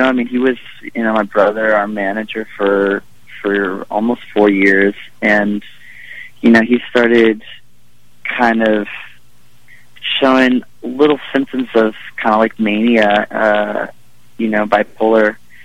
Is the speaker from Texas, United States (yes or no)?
yes; Austin, Texas, United States; I mean, Austin, you know, is where I grew up, and that's where, you know, I always was